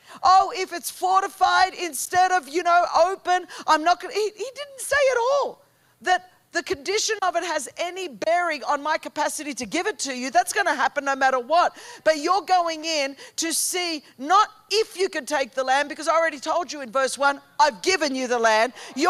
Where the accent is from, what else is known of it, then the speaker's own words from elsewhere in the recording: California, United States; Now, you're from Utah, so people are normal, but I'm from California, and everyone is cray-cray.